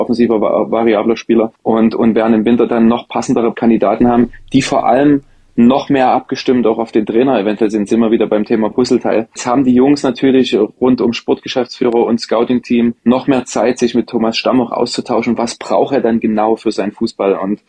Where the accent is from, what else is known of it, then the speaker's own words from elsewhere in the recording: Dresden, Saxony, Germany; born there; als gebürtiger Dresdner